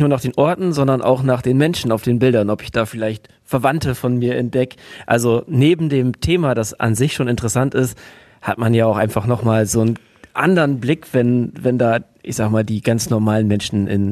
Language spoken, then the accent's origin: German; Eversen, Lower Saxony, Germany; Also ich bin ja selbst aus Eversen, also in Eversen groß geworden.